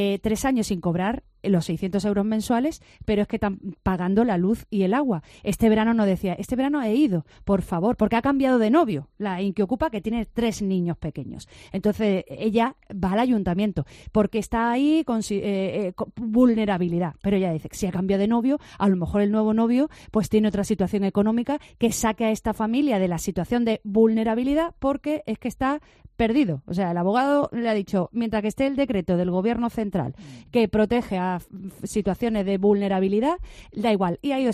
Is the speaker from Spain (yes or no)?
yes; Málaga, Andalusia, Spain; perdona, pero si es que yo soy de Málaga.